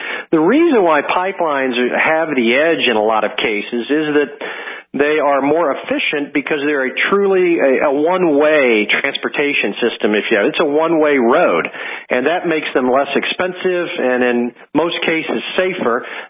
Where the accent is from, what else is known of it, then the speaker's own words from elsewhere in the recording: Midwest, United States; And, I don't know, I'm from the Midwest.